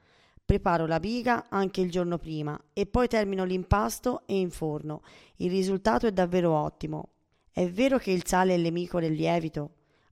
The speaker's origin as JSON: {"language": "Italian", "town": "Genoa", "region": "Liguria", "country": "Italy", "said": "Io, da buona genovese, voglio darvi la ricetta della famosa fugassa"}